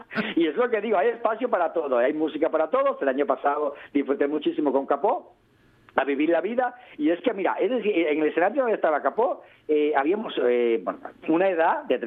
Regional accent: Llanera, Asturias, Spain; Es que así somos en Llanera.

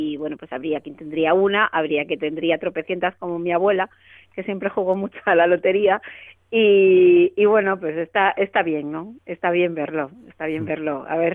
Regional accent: Nava, Asturias, Spain; yo soy de Nava.

